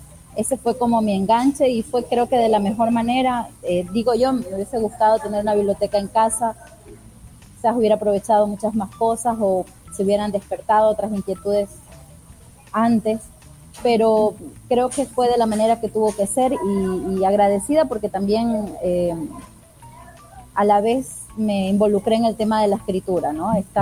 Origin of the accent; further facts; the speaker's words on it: Chone, Manabí, Ecuador; born there; Yo nací en Chone, iba a decir un pueblo, pero todavía sigue siendo un pueblo, un pueblo muy querido, mi pueblo de nacimiento.